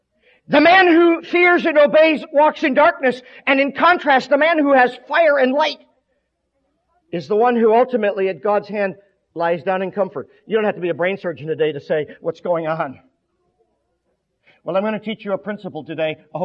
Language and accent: English; Michigan, United States; And I am from Michigan.